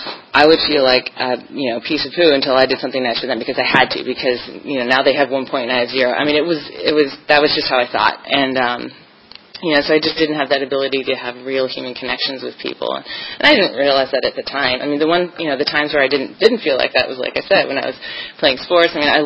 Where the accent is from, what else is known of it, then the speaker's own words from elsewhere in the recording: California, United States; But I grew up in California, and I lived in, if you've ever watched the Wonder Years, that was kind of the neighborhood I lived in. It was, you know, suburban California.